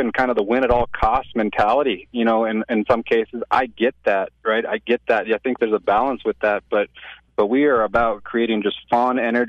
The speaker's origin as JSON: {"language": "English", "town": "Greeley", "region": "Colorado", "country": "United States", "tie": "born or raised there", "said": "Growing up in Greeley, is like, that's only a couple-hour drive, so I'm going to head out there, check it out."}